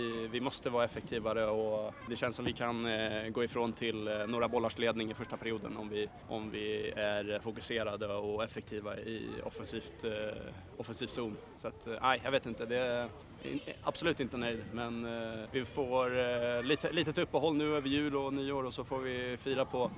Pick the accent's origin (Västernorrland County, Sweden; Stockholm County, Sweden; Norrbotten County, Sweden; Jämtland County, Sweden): Stockholm County, Sweden; Åkersberga; jag kommer från Åkersberga, en förort till Stockholm.